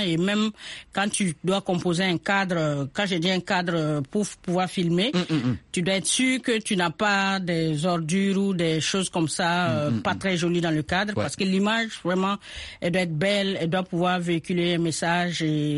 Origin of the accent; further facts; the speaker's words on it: Bobo-Dioulasso, Hauts-Bassins, Burkina Faso; Je suis de Bobo Dioulasso.